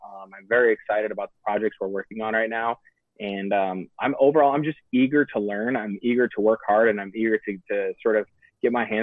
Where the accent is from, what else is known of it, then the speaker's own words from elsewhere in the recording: Illinois, United States; I grew up in Illinois on a farm, so technically I am too